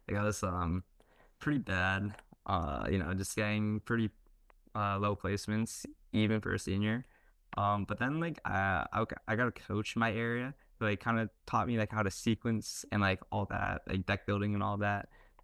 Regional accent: Ontario, Canada; I'm from Canada, like, around the Toronto area.

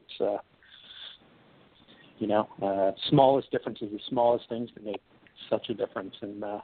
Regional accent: Ottawa, Ontario, Canada; the Ottawa Redblacks, Ottawa being my hometown

